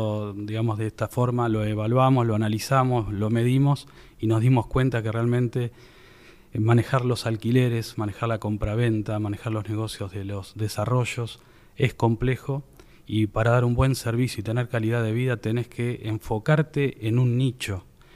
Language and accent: Spanish; Tigre, Buenos Aires Province, Argentina; bueno, nosotros somos de Tigre, la zona de General Pacheco